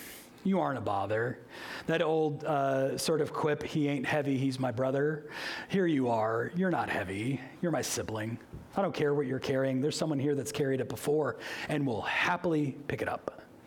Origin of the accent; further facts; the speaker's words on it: United States; You know, I love being an American. Like I do, I love my nation.